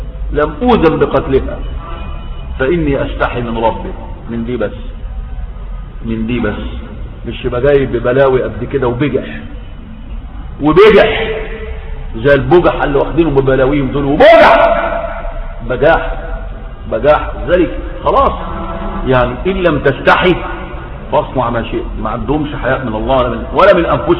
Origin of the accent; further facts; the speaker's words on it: Egypt; ولم تقع ان راجل عندنا في مصر جوز بنته عندها 12 سنة